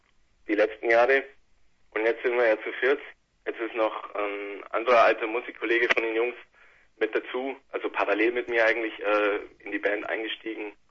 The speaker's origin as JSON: {"language": "German", "town": "Augsburg", "region": "Bavaria", "country": "Germany", "said": "wir zwei neuen Gitarristen, wir kommen eigentlich aus Augsburg."}